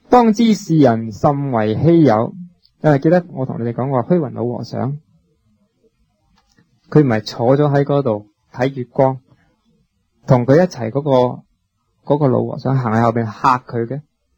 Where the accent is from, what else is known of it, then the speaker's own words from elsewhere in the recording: China; 我哋孭住我哋系中国人嘅包袱